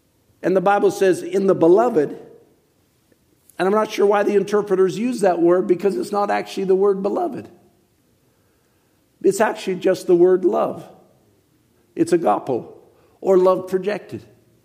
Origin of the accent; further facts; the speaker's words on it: Richmond, British Columbia, Canada; also born or lived in Vancouver; I was raised in Vancouver. I was raised in Richmond.